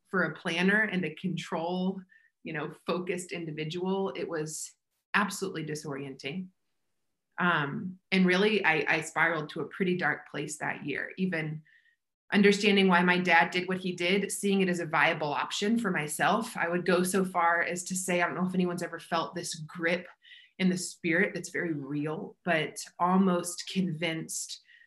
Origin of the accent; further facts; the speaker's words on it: Atlanta, Georgia, United States; I was raised up in the church. I was raised up in Atlanta. I mean, Bible Belt, it's culture, right?